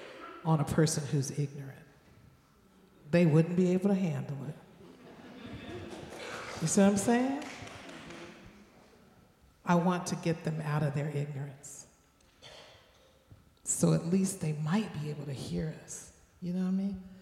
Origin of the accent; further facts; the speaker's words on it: New Orleans, Louisiana, United States; I am still the great-great-granddaughter of a slave. I am still Native American. I am still Creole from New Orleans.